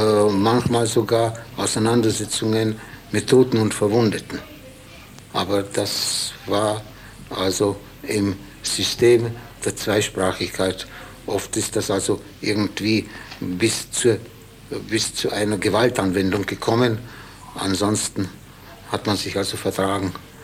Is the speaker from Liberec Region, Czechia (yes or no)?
no; Batelov, Vysočina Region, Czechia; Tja, ich stamme aus Mähren, das ist ein Dorf, Battelau genannt, das zur Sprachinsel Iglau gehört. Iglau, das liegt an der Grenze zwischen Böhmen und Mähren im böhmisch-mährischen Höhenzug.